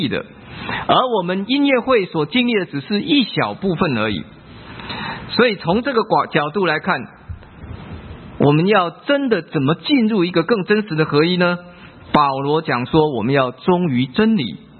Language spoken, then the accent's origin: Chinese; China; 第一个最严重遭殃的是我们中国人。我们中国人爱赌